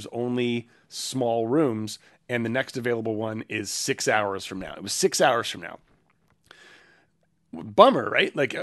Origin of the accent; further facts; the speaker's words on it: United States; So we're from the States